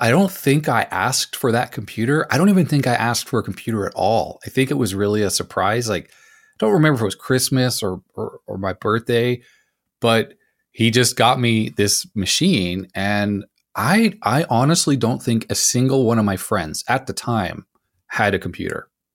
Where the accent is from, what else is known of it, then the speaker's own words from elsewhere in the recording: Montreal, Quebec, Canada; And growing up in Canada, at that point, you know, early 80s, there, computers were obviously around, but most families didn't have one.